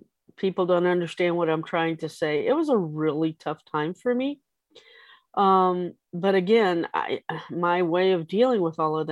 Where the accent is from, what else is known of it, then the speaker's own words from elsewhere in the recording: Mexico; English is a second language; moved away as an adult; now in United States; So I grew up in Mexico. So I was 19 years old before I came to the United States.